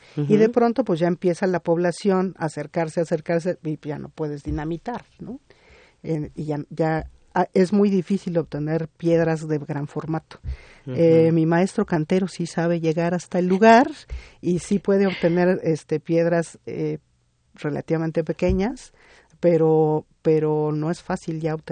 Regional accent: Mexico City, Mexico; al ser tan nuestro como mexicanos, como defeños

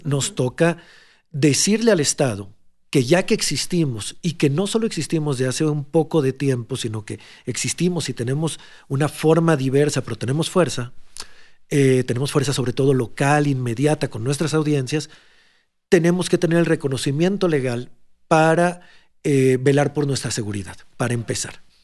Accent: Hermosillo, Sonora, Mexico; yo le estoy hablando de problemas de Hermosillo a la gente de Hermosillo, que es de donde yo vengo, donde yo hago radio.

